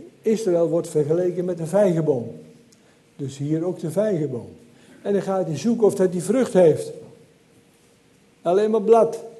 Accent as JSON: {"language": "Dutch", "region": "Gelderland", "country": "Netherlands", "said": "Ik kom zelf uit de Betuwe"}